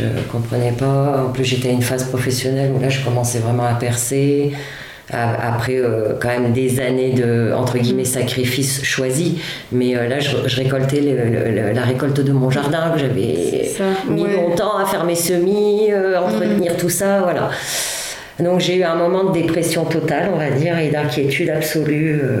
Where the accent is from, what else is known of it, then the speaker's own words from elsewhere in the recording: Hauts-de-France, France; j'ai pensé à un moment retourner dans ma région natale, qui est le nord de la France